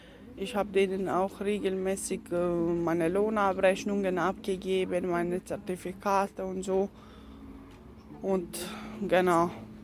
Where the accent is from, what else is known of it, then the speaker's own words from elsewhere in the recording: Kosovo; now in Germany; Ich komme aus Kosovo und ich bin eine Romja.